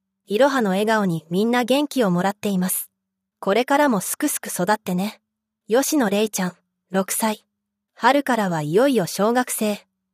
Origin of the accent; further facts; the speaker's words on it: Azerbaijan; Japanese is a second language; 35年前、ソビエト連邦軍が私の故郷アゼルバイジャンに侵攻しました。その夜は、行き交う戦車のエンジン音と銃声が家の前で鳴り続け、当時10歳だった私の頭にしばらく残って消えませんでした。